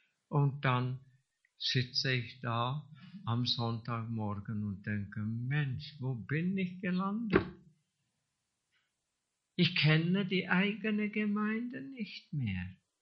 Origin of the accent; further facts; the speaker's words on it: England, United Kingdom; German is a second language; No one is perfect. Niemand ist perfekt, sagen wir bei uns in England.